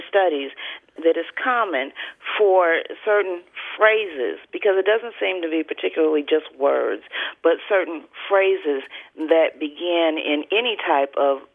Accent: Indianapolis, Indiana, United States; I'm from Indianapolis, Indiana.

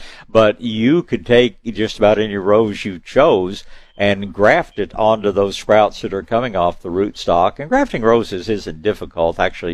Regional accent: Tyler, Texas, United States; born there; I was born in Tyler. I know all about Tyler roses, and they're beautiful

